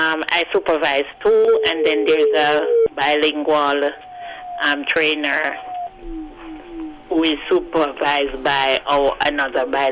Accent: Kingston, Jamaica; also born or lived in St. Mary; I'm from St. Mary, but I grew up in Kingstown.

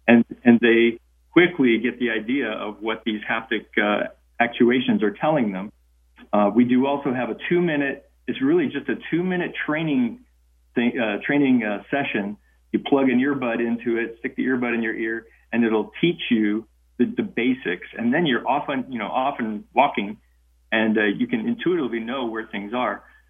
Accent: Minnesota, United States; now in Texas, United States; I grew up in Minnesota. I live in Texas now, but I grew up in Minnesota and know that very well.

